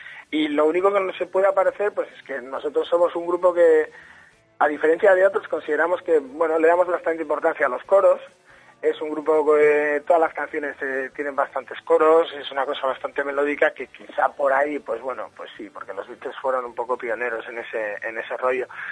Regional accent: Bilbao, Basque Country, Spain; En Bilbao … éramos amigos antes de formar el grupo.

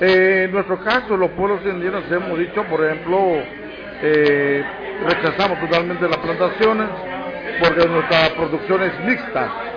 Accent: Panama; soy cuna de Panamá, o indígena cuna de Panamá.

